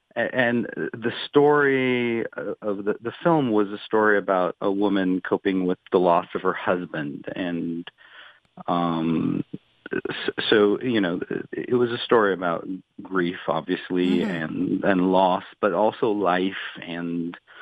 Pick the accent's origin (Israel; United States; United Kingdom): Israel; And I'm originally from Israel, so I grew up knowing a lot of people who survived the Holocaust